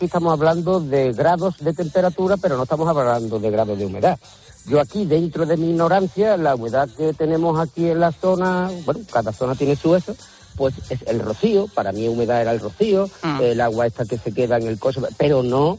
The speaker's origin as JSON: {"language": "Spanish", "town": "Rota", "region": "Andalusia", "country": "Spain", "said": "yo soy de aquí, de Rota, y en el año 92, con 33 años"}